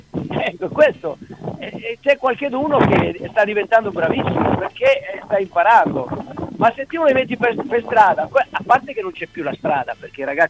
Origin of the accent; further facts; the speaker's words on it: Sardinia, Italy; io sono nato in Sardegna, in un paesino, una città, un paesino